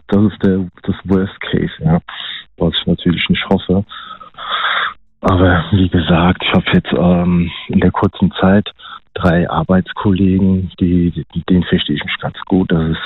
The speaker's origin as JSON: {"language": "German", "town": "Siegburg", "region": "North Rhine-Westphalia", "country": "Germany", "moved": "as an adult", "lives_now": "Wiesbaden, Germany", "said": "Ich bin beruflich vor kurzem nach Wiesbaden gezogen und bin ursprünglich aus Siegburg."}